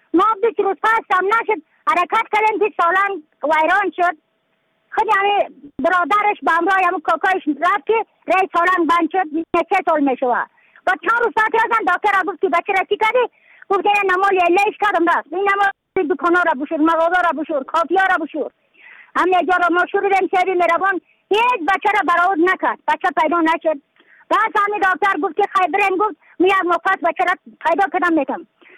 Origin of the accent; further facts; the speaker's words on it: Badakhshan, Afghanistan; از بدخشان هستم، مرکز بدخشان ولسوالی اتکل پایان.